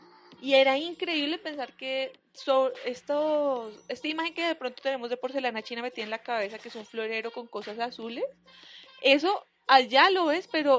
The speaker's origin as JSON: {"language": "Spanish", "country": "Colombia", "said": "hay algo que compartimos como colombianos con los chinos"}